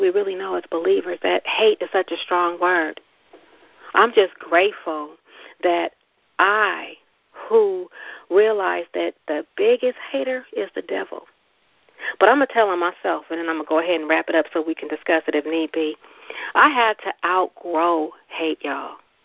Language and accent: English; Richmond, United States; It's haterization, Kim. I'm from Richmond. You are too.